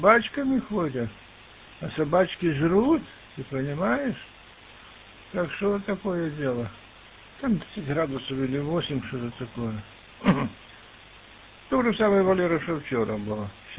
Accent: Kyiv Oblast, Ukraine; А я не киевлянин, я из пригорода.

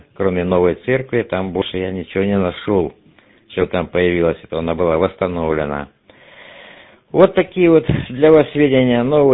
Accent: Moldova; Потому что я родом из Молдавии.

